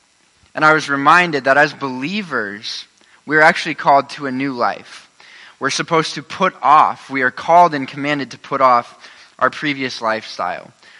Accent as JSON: {"language": "English", "town": "Newton", "region": "Iowa", "country": "United States", "tie": "born or raised there", "also_born_or_lived": "Colorado", "said": "I grew up in Newton, Iowa. And then in 2009, my dad became a pastor. We moved out to Colorado and spent 3 years out there, moved back to Newton."}